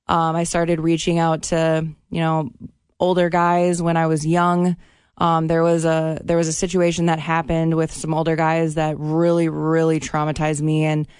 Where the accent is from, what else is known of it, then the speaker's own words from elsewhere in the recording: Fergus Falls, Minnesota, United States; So I grew up in Fergus Falls, actually, very little town.